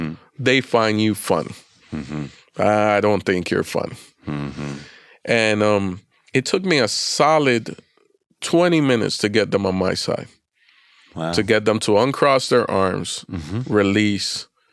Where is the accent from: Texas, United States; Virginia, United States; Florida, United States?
Florida, United States; I fly home to visit my mother. I grew up in South Florida, tropical place.